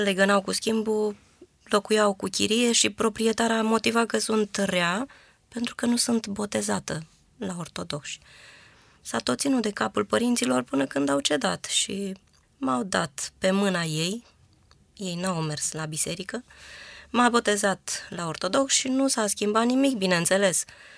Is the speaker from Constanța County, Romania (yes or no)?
yes; Constanța, Constanța County, Romania; born there; M-am născut în Constanța.